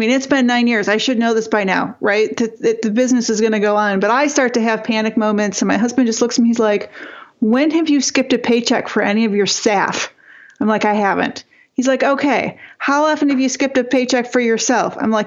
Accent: Michigan, United States; I grew up really poor in Northern Michigan

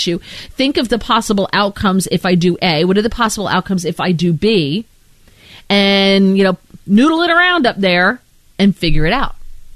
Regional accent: East Coast, United States; born or raised there

